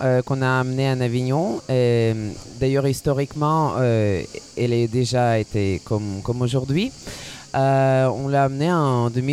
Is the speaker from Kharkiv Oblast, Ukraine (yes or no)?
no; Kyiv, Ukraine; French is a second language; Je suis ukrainienne de Kiev qui est née en 83.